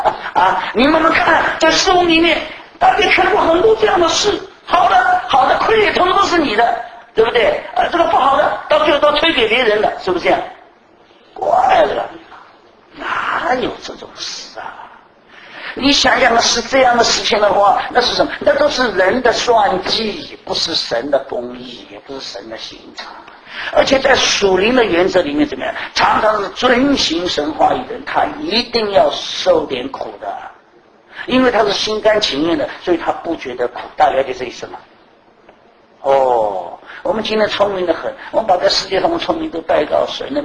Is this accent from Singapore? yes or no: no; Shanghai, China; 就像我们上海人，你看我们夸耀